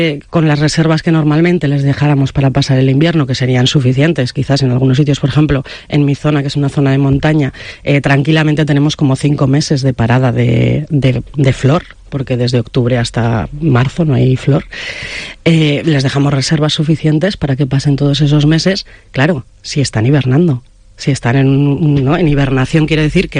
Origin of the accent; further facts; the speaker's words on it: Huesca, Aragon, Spain; yo en concreto vengo de Huesca